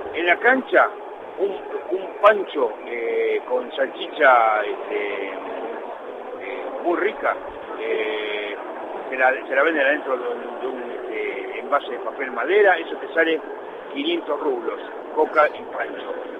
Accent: Argentina; acá los que hablamos a los gritos somos los argentinos

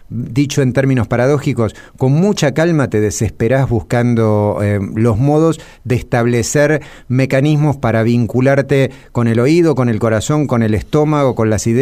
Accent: Ciudadela, Buenos Aires Province, Argentina; soy un muchacho de Ciudadela, soy hincha de Racing. Soy judío

